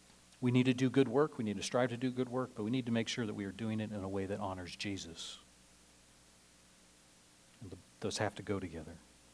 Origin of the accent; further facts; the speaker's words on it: Nebraska, United States; There's a man in my church growing up in Nebraska that I knew.